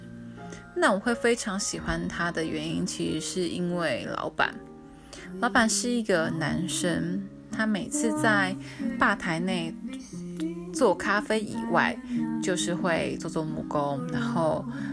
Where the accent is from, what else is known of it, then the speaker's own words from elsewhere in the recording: Yilan County, Taiwan; now in Taipei, Taiwan; 因为那个时候我刚从宜兰来到台北